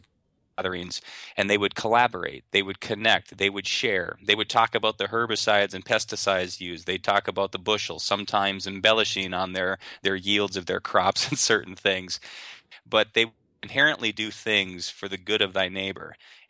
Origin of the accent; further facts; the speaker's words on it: North Dakota, United States; can't tell you how many times people pick up some of our accents here in North Dakota and might assume we're Canadian. And so I like to factor in that I'm part Canadian and part American too.